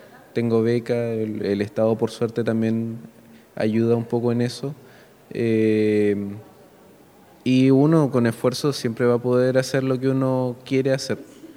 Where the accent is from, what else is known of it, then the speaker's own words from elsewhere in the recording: Isla Maillén, Los Lagos, Chile; also born or lived in Concepción; Sí, bueno, crecí en Isla Maillén, acá al frente, y estudié acá en Puerto Montt. Tuve un tiempo en Concepción y después volví para acá.